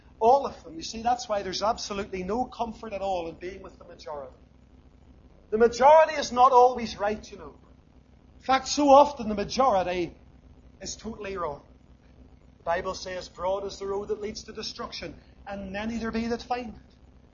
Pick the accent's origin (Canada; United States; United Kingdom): United Kingdom; Lisburn, Northern Ireland; I grew up in Lisburn